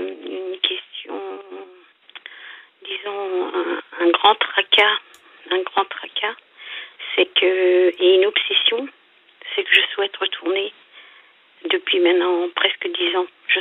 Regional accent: Lombardy, Italy; now in France; Je suis originaire du Nord, vers Milan.

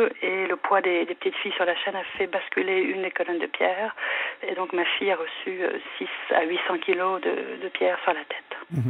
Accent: France; now in Brussels, Belgium; j'ai 51 ans, je suis française vivant à Bruxelles

